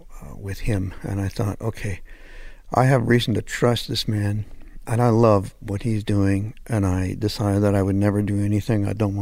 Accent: Canada; I had a few hits in Canada because I was starting to rise up as a... as a Canadian record producer.

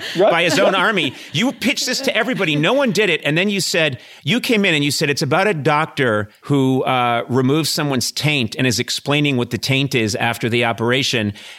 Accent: Brookline, Massachusetts, United States; What happened is I grew up in Brookline, Mass., but my mother grew up in Worcester

